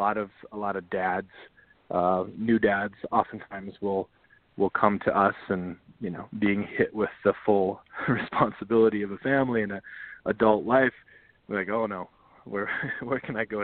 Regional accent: North Dakota, United States; I grew up in North Dakota, and I have an uncle test. I call it the uncle test, and it's that when we put something out in the world, would my uncle in a bar in North Dakota, you know, give it an ear?

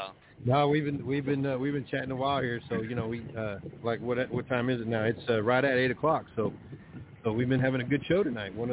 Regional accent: Harker Heights, Texas, United States; I grew up in Harker Heights, Texas, which is over there by Colleen to Fort Hood, and so I was visiting family at home there and taking this time off there to see family and everybody.

